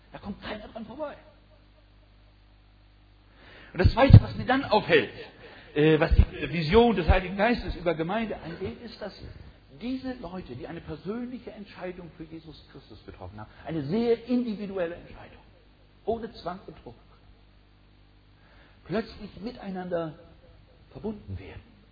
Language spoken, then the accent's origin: German; Norden, Lower Saxony, Germany; Ich denke an einen Menschen aus Norden, aus meiner Heimatstadt